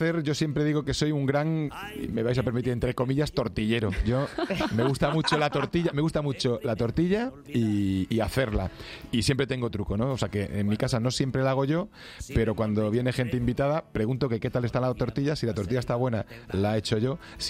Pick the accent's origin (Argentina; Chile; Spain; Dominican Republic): Spain; Andalusia; yo no sé si es como buen andaluz o como, pero me da mucha grima